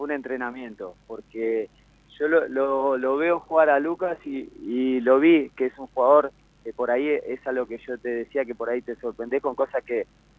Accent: Uruguay; moved away; yo soy uruguayo. Yo no soy japonés, no soy inglés, no soy italiano, no soy francés. Hace muchos años que no estoy acá, pero yo vivo el país.

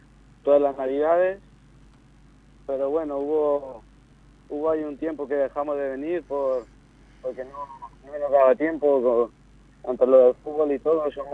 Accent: Albacete, Castilla-La Mancha, Spain; born there; Sí, en España nací, en Albacete.

